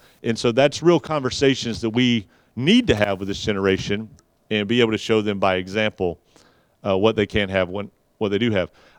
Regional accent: the South, United States; especially for somebody like me, in growing up in the South

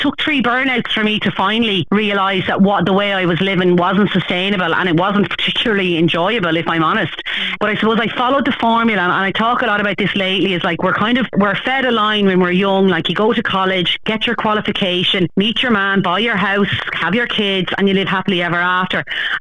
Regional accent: Westmead, New South Wales, Australia; from Westmead, an early years worker

